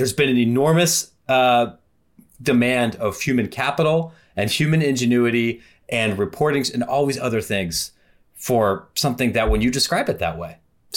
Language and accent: English; Ohio, United States; I grew up in Ohio.